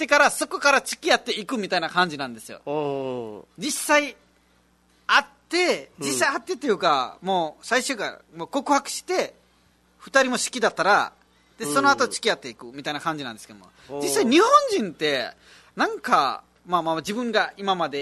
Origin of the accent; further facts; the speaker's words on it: Nepal; Japanese is a second language; 僕はネパール人ですよろしいですか。